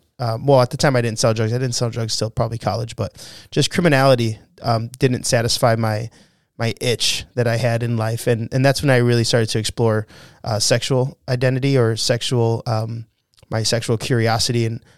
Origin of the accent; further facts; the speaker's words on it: Chicago, Illinois, United States; So I grew up here in Chicago, Illinois.